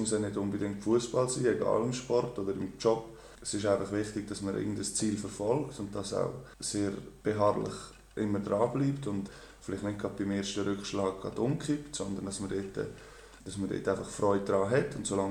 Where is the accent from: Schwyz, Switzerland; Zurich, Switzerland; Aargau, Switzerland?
Aargau, Switzerland; Rupperswil; Und dann bin ich dann auch zum FC Rupperswil gegangen. Das ist der Ort, wo ich aufgewachsen bin.